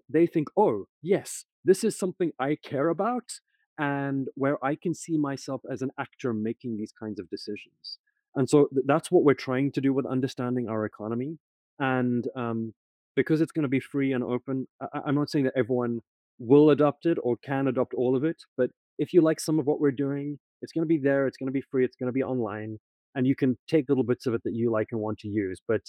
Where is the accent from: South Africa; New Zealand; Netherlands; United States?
South Africa; So I'm from South Africa originally myself.